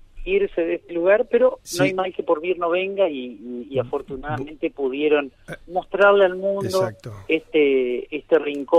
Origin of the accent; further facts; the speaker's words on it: Crespo, Entre Ríos, Argentina; now in Diamante, Argentina; Originario de la ciudad de Crespo.